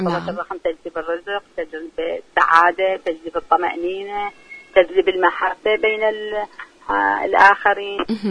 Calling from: Najaf, Najaf Governorate, Iraq; من العراق من النجف

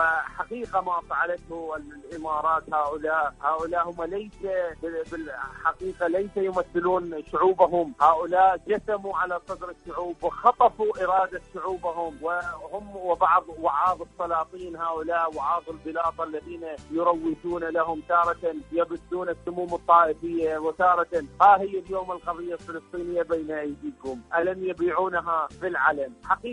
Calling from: Iraq; من العراق

